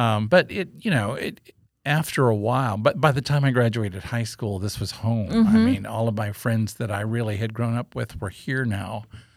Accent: Bloomville, Ohio, United States; moved away; also born or lived in Tiffin, Ohio; I was born in Tiffin, Ohio, and we lived in a little town called Bloomville.

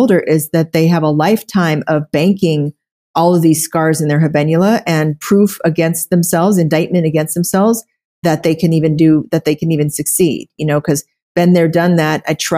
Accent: Oklahoma, United States; I come from a background where I grew up in Oklahoma

